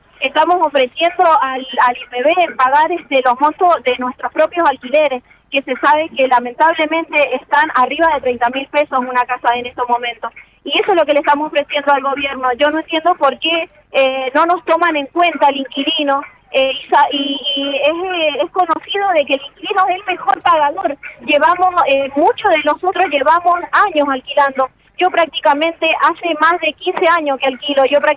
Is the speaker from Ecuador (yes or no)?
no; Mendoza, Argentina; Somos mendocinos comunes y corrientes